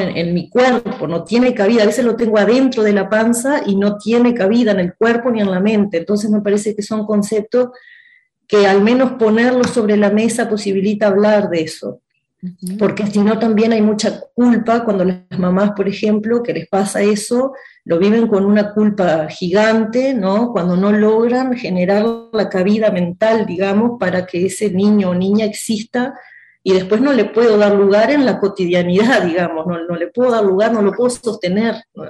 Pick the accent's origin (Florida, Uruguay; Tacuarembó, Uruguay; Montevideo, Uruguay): Tacuarembó, Uruguay; Tambores; now in Tacuarembó, Uruguay; Yo soy de Tambores, que es un pueblito muy pequeño entre Tacuarembó y Paysandú. Ahí nací, tuve toda mi infancia, mi adolescencia. Ahora vivo en Tacuarembó, pero queda muy cerquita.